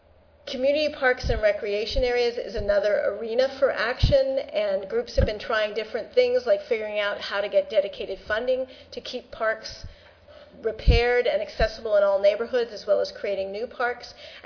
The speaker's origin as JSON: {"language": "English", "town": "San Francisco", "region": "California", "country": "United States", "tie": "born or raised there", "said": "I am a city kid. I grew up in San Francisco."}